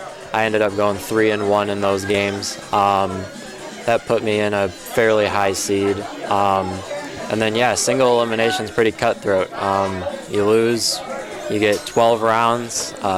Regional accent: Olivet, Michigan, United States; So I grew up in Olivet, Michigan, home of Olivet College.

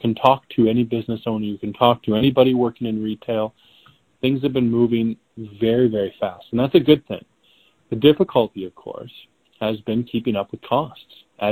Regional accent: Alberta, Canada; when it comes to what you expect as a Canadian, as an Albertan.

